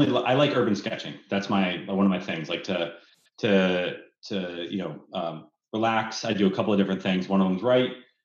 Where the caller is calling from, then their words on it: Bellevue, Washington, United States; Bellevue, Washington.